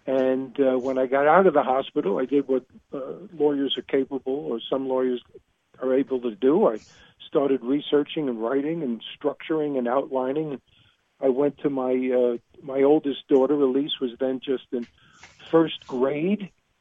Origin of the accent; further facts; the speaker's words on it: New York, United States; accent: New York; moved away; I've only been away from New York for 38 years, so... I haven't lost my accent.